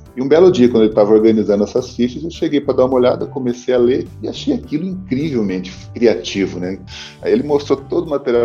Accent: Paraná, Brazil; sou paranaense, né, 54 anos

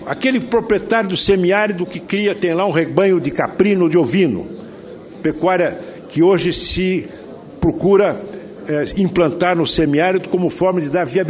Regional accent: São Paulo, Brazil; também no meu estado, o estado de São Paulo. Eu vejo. Marcada pela pequena propriedade. Na região de onde eu vim, felizmente não vigorou a escravidão, não vigorou o latifúndio, são pequenas propriedades.

